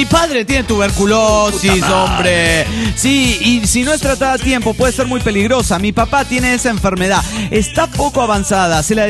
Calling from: Aguascalientes, Mexico; de Aguascalientes.

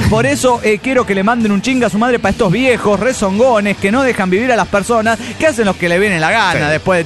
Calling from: Golden, Colorado, United States; de Golden Colorado.

